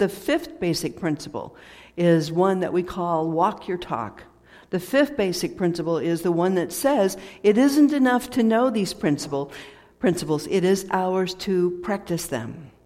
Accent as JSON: {"language": "English", "region": "Illinois", "country": "United States", "tie": "born there", "said": "because I was born in Southern Illinois"}